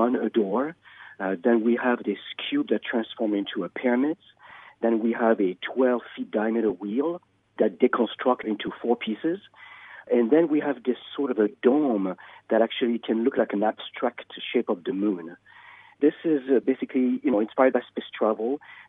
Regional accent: Paris, Île-de-France, France; English is a second language; moved away as an adult; now in United States; I am from Paris, France. Grew up there.

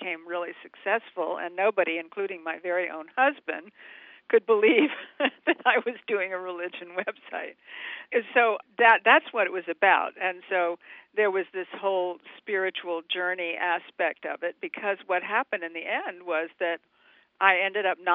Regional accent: Savannah, Georgia, United States; I'm from Savannah, Georgia, and we spent our summers in Statesboro, a little town outside of Savannah, in this great, big, huge antebellum, white-columned house

